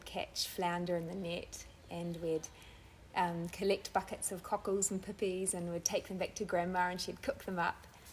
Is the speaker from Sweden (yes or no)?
no; Tasman, New Zealand; So I grew up in the Tasman Bay area, which is at the top of the South Island of New Zealand.